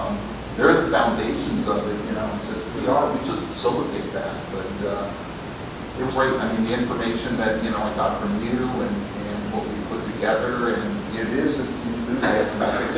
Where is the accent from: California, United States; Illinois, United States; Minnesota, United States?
California, United States; I'm from the Contra Costa area in Northern California.